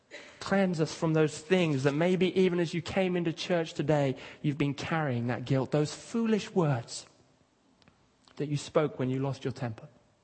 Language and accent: English; Kenya; born or raised there